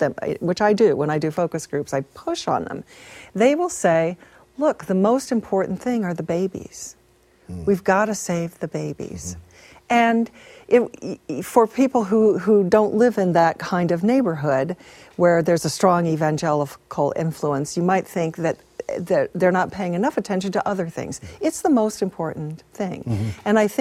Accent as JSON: {"language": "English", "region": "Kansas", "country": "United States", "tie": "born or raised there", "said": "I've read the book. I grew up in Kansas."}